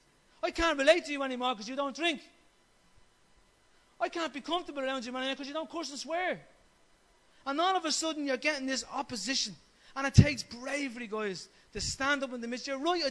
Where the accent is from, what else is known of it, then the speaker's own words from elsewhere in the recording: Ireland; drinking is just part of who you are as an Irish man. It's almost in our DNA.